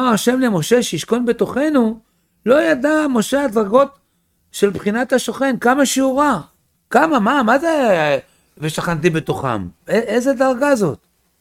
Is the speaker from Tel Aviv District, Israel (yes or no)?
yes; Tel Aviv, Tel Aviv District, Israel; איפה שאני גדלתי, היה מרכז הסמים בתל אביב. שם גדלתי.